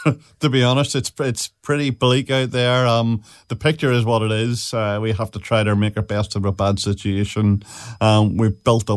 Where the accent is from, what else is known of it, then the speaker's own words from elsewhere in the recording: Ireland; moved away; also born or lived in England; Ireland, was finding it difficult, and I worked very hard and long into the night trying to change my accent.